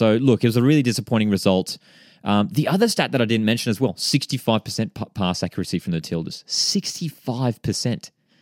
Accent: Australia; And us as Australian football fans, you know, really need to have now the magnifying glass

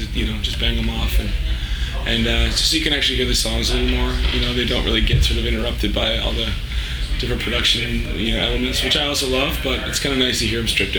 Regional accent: Atlantic Canada, Canada; We're from the East Coast, Canada. Like, we're just hosers, you know.

